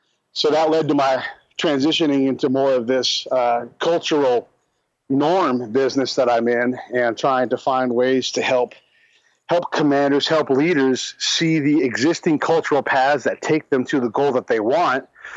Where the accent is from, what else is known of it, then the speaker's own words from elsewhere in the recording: California, United States; So I grew up in California, no real military presence in my family.